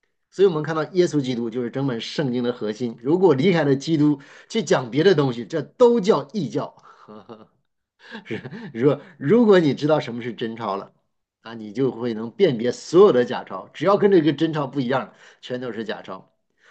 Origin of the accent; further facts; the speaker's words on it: China; 以色列人比较重家谱啊，我们中国人呢其实也有家谱，但到我们这一代，我都不知道是不是已经传下来了啊。